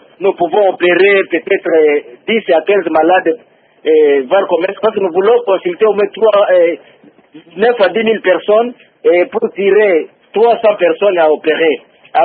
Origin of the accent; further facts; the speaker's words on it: DR Congo; Or, ici chez nous au Congo, tout le monde, même les médecins, en blouse blanche, quand ça ne va pas, ils se lancent dans la rue.